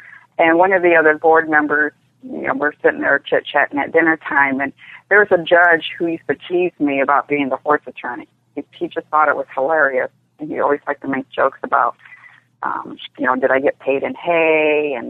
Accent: Michigan, United States; now in Maryland, United States; I held a pari-mutuel teller's license after I moved here to Maryland. I grew up in Michigan.

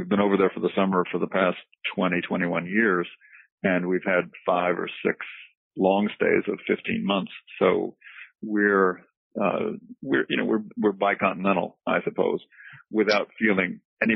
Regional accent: Boston, Massachusetts, United States; born there; I was born in Boston in 1950. In a lower, I suppose, a lower middle class housing development.

